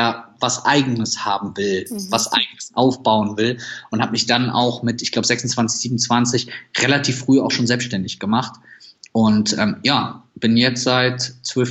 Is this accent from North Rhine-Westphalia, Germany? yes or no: yes; Süchteln, North Rhine-Westphalia, Germany; born there; ich bin geboren am Niederrhein in einer ganz, ganz kleinen Stadt, Stadtteil, der heißt Süchteln. Und Süchteln gehört zu Viersen und Viersen ist wiederum ungefähr 15 Kilometer von Mönchengladbach, was wiederum 30 Kilometer von Düsseldorf weg ist. Also es ist schon relativ klein, sehr beschaulich.